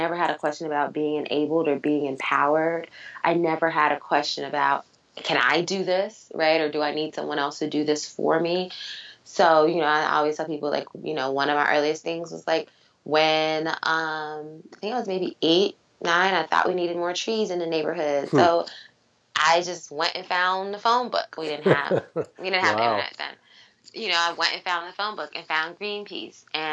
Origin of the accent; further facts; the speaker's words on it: Chicago, Illinois, United States; you know, carrying those two identities, you know, growing up in Chicago.